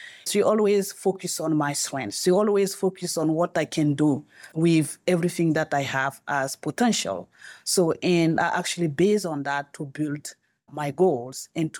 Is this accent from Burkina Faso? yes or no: yes; Burkina Faso; now in Harrisburg, United States; I'm from Burkina Faso, West Africa.